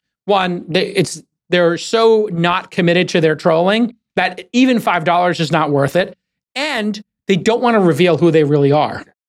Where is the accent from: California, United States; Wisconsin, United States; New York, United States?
New York, United States; New York City; I was in New York, and I'm a New Yorker.